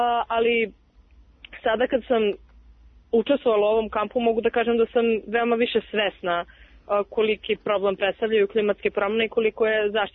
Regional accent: Knjaževac, Southern and Eastern Serbia, Serbia; Na knjaževačkoj, ja sam zapravo iz Knjaževca, samo pohađam srednju školu.

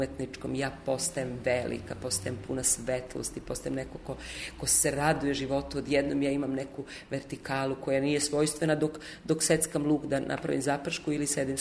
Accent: Eastern Serbia, Serbia; first language Vlach; Serbian is a second language; ja sam velika Srpkinja, ali sam zapravo Vlahinja. Ja sam iz istočne Srbije, moji roditelji su svi Vlasi, ali malo ima rođenih, moj maternji jezik Vlaški

